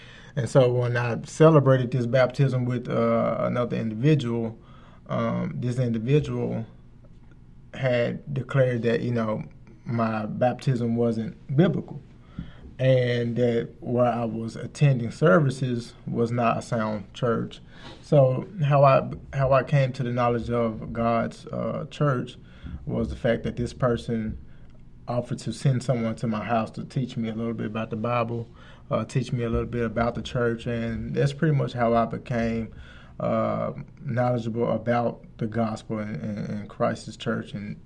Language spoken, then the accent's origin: English; Memphis, Tennessee, United States; moved away as an adult; I come from Memphis, Tennessee. I moved up here about 2.5 years ago, almost 3 years ago